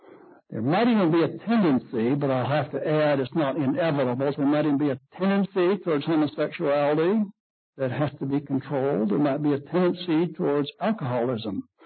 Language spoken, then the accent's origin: English; United States; We're not Mongolian. We're not from Hungary. We're brought up in most cases Christians, and we're Americans.